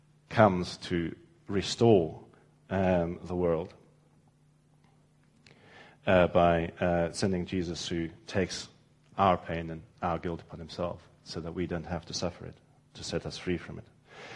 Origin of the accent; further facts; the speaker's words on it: South Africa; born there; As many of you know, I was born in South Africa in 1975.